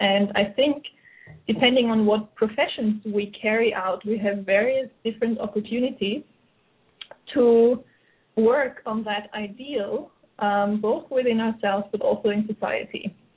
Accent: Austria; now in Norway; I'm originally from Austria, but I haven't lived there in many years. And I work as an anthropologist, currently in Norway

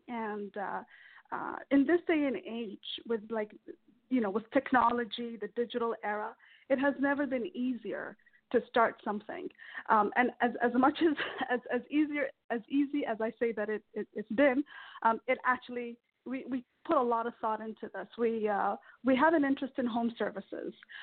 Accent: Ottawa, Ontario, Canada; now in Toronto, Canada; I do live in Toronto, Ontario. I was raised in Ottawa, but I moved here for business school where I did my MBA at Schulich.

